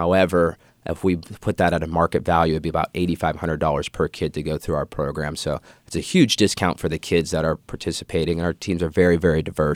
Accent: Seattle, Washington, United States; I noticed it growing up. So I'm originally from Seattle. I'm from a single-parent household

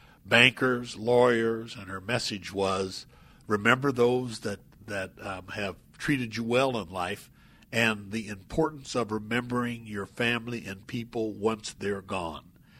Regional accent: Idaho, United States; And I said, "Oh, no, I'm from Idaho."

